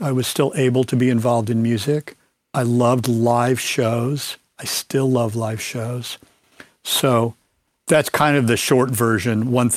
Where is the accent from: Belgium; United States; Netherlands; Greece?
United States; Kansas City; also born or lived in Lawrence; I grew up in Kansas City, but then moved to Lawrence.